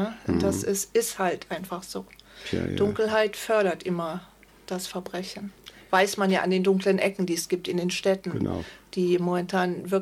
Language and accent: German; Hennef, North Rhine-Westphalia, Germany; früher schon als Kind in unserer Wohnung in Hennef, wo ich aufgewachsen bin.